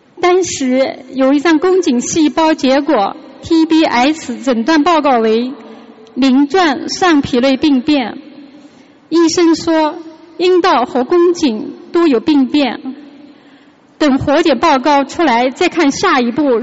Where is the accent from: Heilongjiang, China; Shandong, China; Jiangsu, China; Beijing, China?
Jiangsu, China; 我来自江苏，今年56岁。